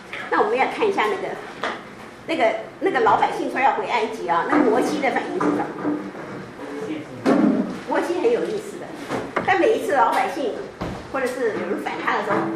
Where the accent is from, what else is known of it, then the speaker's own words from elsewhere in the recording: China; 哎，我们中国人有的也改名字，我记得哈